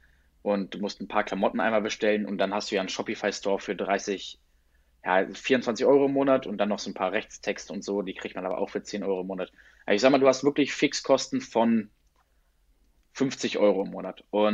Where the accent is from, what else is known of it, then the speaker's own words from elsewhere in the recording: Hannover, Lower Saxony, Germany; Also ich komme aus Hannover, für alle, die es nicht wissen.